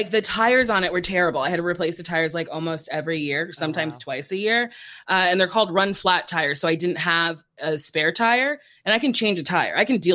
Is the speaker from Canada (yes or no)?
no; New Jersey, United States